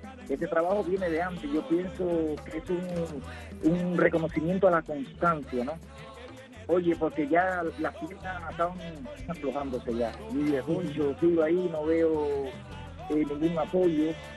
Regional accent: Cuba; nosotros mismos, como cubanos

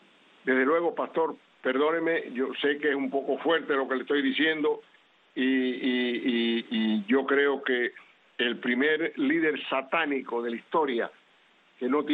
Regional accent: Cuba; moved away as an adult; Yo estuve en Cuba, nací en Cuba y, como es natural, hoy estoy cargado de años, pero en aquella época era joven y estaba en mis 30 años

